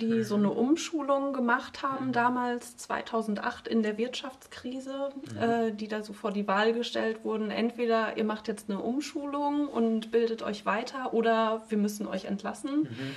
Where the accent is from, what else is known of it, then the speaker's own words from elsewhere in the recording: Siegen, North Rhine-Westphalia, Germany; ich komme ursprünglich aus Siegen, aus Nordrhein-Westfalen. Also da bin ich geboren und aufgewachsen in der Nähe, in so einem kleinen Dorf. Mhm. Und habe dann an der Uni Siegen Kunst und Sozialwissenschaften auf Lehramt studiert.